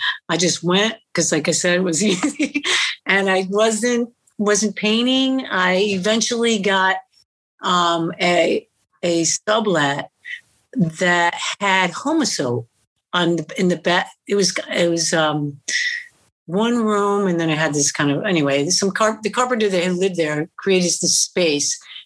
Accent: Vestal, New York, United States; also born or lived in Johnson City; I'm from upstate New York, which is in it and near Binghamton. It's a little town called Vestal, like Vestal Virgins. And, that's where I was raised, in Johnson City and Vestal.

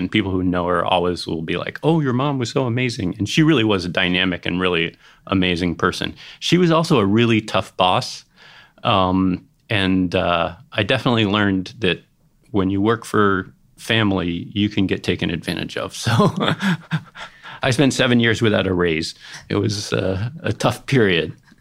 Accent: Philadelphia, Pennsylvania, United States; also born or lived in Cambridge, Massachusetts / Chicago; Well, I was born outside Boston in Cambridge, Massachusetts, but I really grew up mostly in Philadelphia and Chicago.

